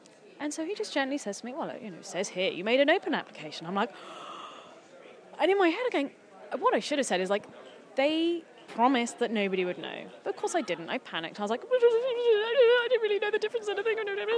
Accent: London, United Kingdom; Okay, so first of all, I grew up in East London. I'm an East London girl. I went to my local comprehensive school.

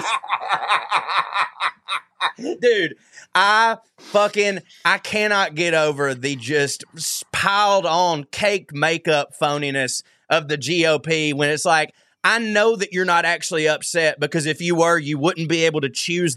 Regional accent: United States; also just exists to me as an American, you know, at large.

